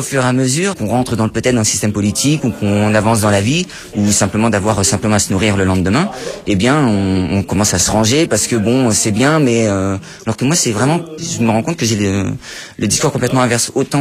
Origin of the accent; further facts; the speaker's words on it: Paris, Île-de-France, France; Je viens de Paris, je suis bénévole à Greenpeace depuis quelques années.